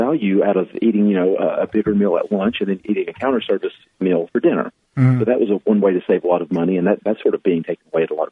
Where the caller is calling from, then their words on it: Tennessee, United States; Tennessee.